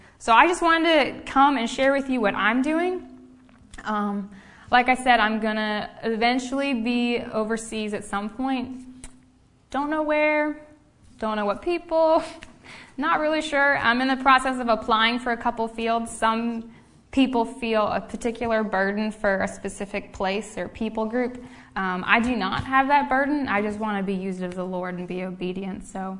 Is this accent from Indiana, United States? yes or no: no; Washington, Pennsylvania, United States; I grew up in Washington, Pennsylvania, so just down the way about an hour. I grew up in a CMA church like this one, Washington Christian Missionary Alliance.